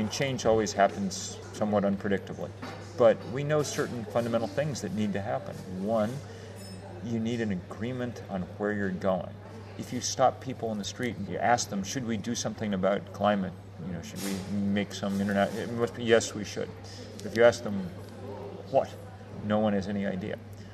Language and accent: English; Vermont, United States; in 2006, I organized a march across Vermont, my home state, with 1,000 people